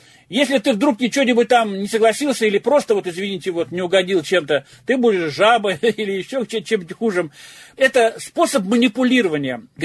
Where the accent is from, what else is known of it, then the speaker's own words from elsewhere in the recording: Tomsk, Tomsk Oblast, Russia; потому что я томич, сибиряк, сибировчанин, еще хуже.